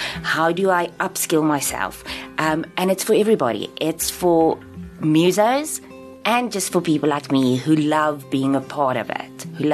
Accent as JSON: {"language": "English", "country": "South Africa", "tie": "born or raised there", "said": "it was very important for me that South Africans, we're cross-genre"}